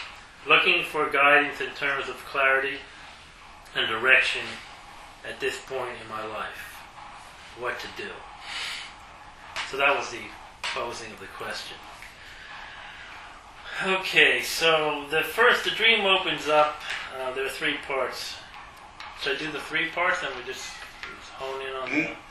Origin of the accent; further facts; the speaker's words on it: New Jersey, United States; I'm in my childhood room from my growing up in New Jersey.